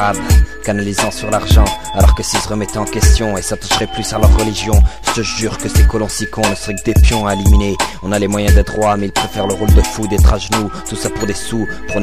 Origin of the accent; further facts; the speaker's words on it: Tunisia; Je suis tunisien, mais face à tout ce qui se passe, je me sens palestinien.